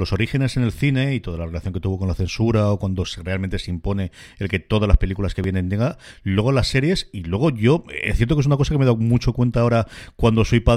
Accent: Alicante, Valencian Community, Spain; Y lo digo yo que soy alicantino

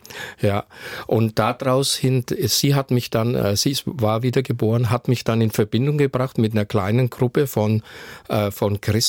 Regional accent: Bavaria, Germany; Ich komme aus Unterfranken, in der Nähe von Würzburg und habe da in Würzburg Schweinfurt studiert.

